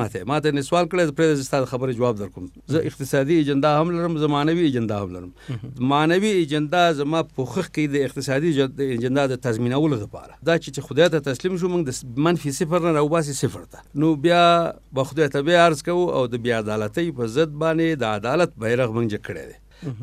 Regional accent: Kunar, Afghanistan; also born or lived in Kabul; د غازی آباد ولسوالۍ په کونړ کې یادېږي او زه په 1948 کال کې پیدا شوم.

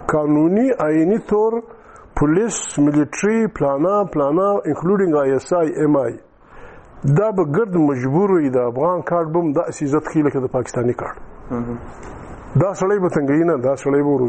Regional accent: Afghanistan; ستا پر ما شک دی چې زه د افغانستان یم

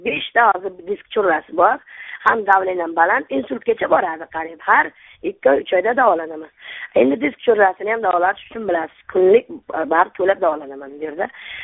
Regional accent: Samarkand, Samarqand Region, Uzbekistan; Samarqand.

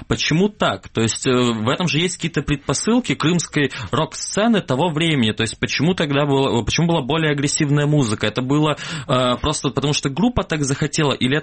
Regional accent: Kerch, Crimea, Ukraine; now in Simferopol, Ukraine; Я, например, тоже приехал в Симферополь из Керчи

